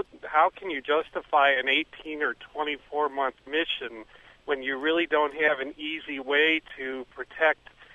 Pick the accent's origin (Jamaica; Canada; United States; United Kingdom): United States; Ohio; Actually, I'm from Ohio, but I'm on the road on business.